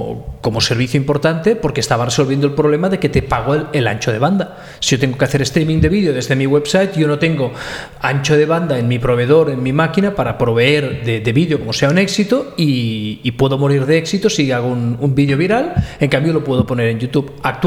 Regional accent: Badalona, Catalonia, Spain; mi ciudad natal, que es Badalona, en el norte de Barcelona

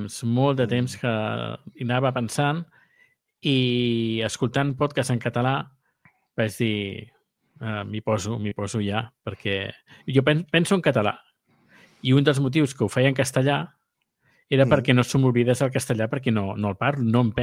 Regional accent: Catalonia, Spain; moved away; com que no he viscut a Catalunya durant tots aquests anys, jo crec que el meu català s'ha mantingut dins del meu cervell intacte

